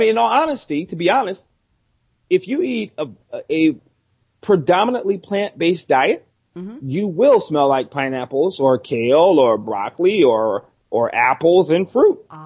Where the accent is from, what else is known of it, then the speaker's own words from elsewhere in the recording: United States; I've lived in Europe for a short period of time, but I'm grateful that I'm an American.